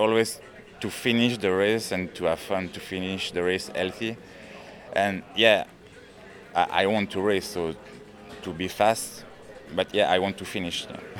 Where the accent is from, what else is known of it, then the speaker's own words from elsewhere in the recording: Switzerland; English is a second language; I'm 39 years old, since 1 month. And I'm a bikepacker from Switzerland, but I'm living on my bicycle since 2 years